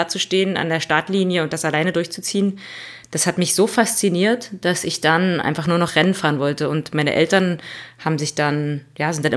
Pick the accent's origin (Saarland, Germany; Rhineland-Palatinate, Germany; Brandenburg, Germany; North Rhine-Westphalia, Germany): Brandenburg, Germany